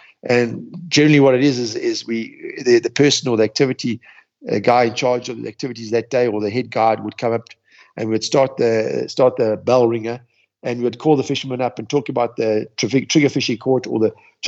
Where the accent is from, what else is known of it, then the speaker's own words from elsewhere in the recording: Scotland, United Kingdom; I'm Scottish deep down inside.